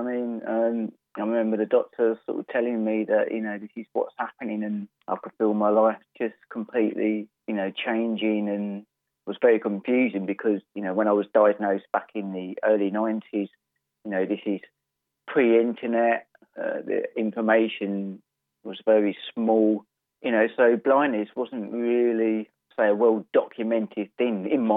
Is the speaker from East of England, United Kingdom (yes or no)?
yes; East of England, United Kingdom; Well, I'm from Essex, just outside Southend. I live in a little village called Botsford.